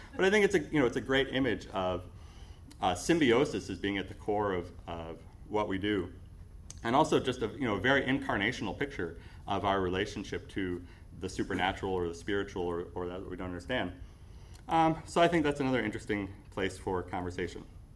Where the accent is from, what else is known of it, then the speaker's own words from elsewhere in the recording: New Jersey, United States; other than the fact that we're both from New Jersey, which is fun.